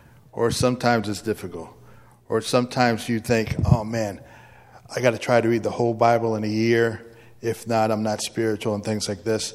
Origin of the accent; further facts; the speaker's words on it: New York City, New York, United States; I'm born and raised in New York City.